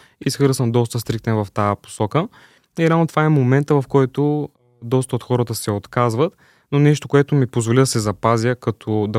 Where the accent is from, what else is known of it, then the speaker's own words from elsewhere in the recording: Kazanlak, Stara Zagora Province, Bulgaria; От град Казанлък съм, на 19 години съм